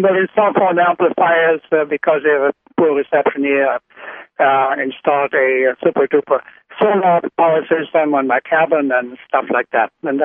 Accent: Germany; I grew up in Germany on a farm. I was born 1930. I just turned 81

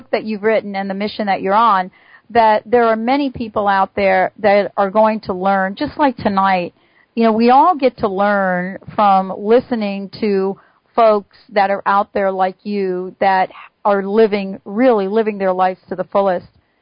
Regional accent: New York, United States; She's in my hometown, New York.

